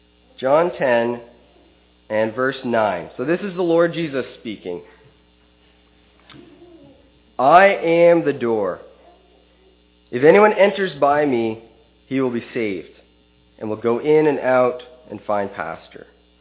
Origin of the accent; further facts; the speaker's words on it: Halifax, Nova Scotia, Canada; I'm from Halifax, Nova Scotia.